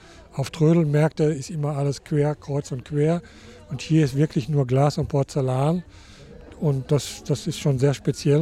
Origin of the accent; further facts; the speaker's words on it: Kamen, North Rhine-Westphalia, Germany; Ich komme aus Kamen. 3/4 Stunde über die Autobahn.